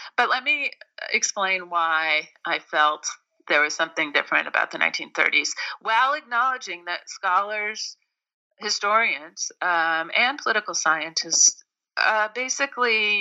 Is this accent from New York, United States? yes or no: no; Berkeley, California, United States; I'm also from Berkeley, California, and the combination of being from Berkeley and working in Washington in the late 80s, early 90s, gave me a very interesting perspective on liberalism.